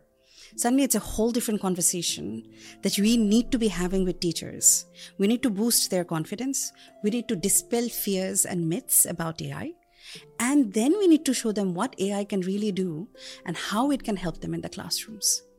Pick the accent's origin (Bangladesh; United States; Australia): Bangladesh; first language Bengali; English is a second language; I'm from Bangladesh. So Bengali is my language.